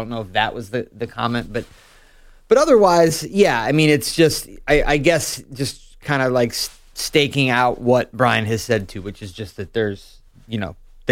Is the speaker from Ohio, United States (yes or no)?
yes; Akron, Ohio, United States; We're both from Akron, Ohio, and started together.